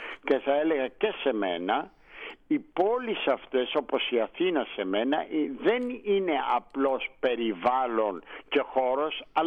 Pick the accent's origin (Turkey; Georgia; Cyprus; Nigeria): Turkey; Istanbul; moved away as an adult; also born or lived in Vienna; now in Athens, Greece; εγώ είμαι κατά κάποιο τρόπο ένας μέτικος της Αθήνας, γεννήθηκε και μεγάλωσα στην Κωνσταντινούπολη. Mm-hmm. Αλλά όταν ήρθα και εγκαταστάθηκα το 1964 στην Αθήνα, μετά τις σπουδές μου στη Βιέννη